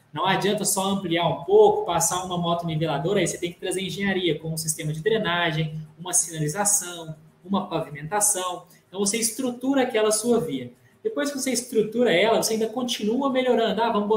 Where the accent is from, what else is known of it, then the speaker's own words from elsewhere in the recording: Minas Gerais, Brazil; lá na minha cidade, lá no interior de Minas Gerais